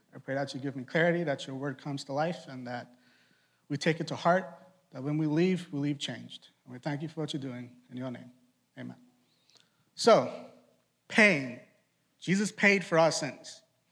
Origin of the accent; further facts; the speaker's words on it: Trinidad & Tobago; also born or lived in Boston; now in United States; So I told the first service, I'm from Trinidad, and I grew up in Boston. So I have an accent that comes out when I read.